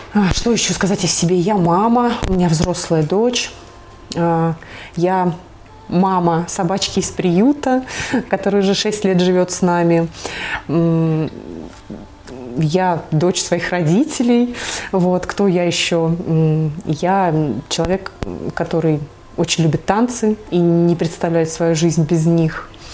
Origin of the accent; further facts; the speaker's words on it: Semyonov, Nizhny Novgorod Oblast, Russia; Я, да, я местная. Я родилась в небольшом городе Семенове. Очень горжусь этим местом и с удовольствием езжу к родителям туда.